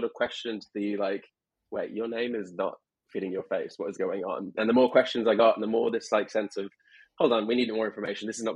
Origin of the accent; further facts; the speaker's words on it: Perth, Western Australia, Australia; moved away as an adult; also born or lived in Karachi, Pakistan; now in London, United Kingdom; I was born in Karachi, Pakistan. But as you can probably not tell from the everything about me, I grew up in Perth, Western Australia from about the age of 8 or 9. And then I moved to London about 5 years ago.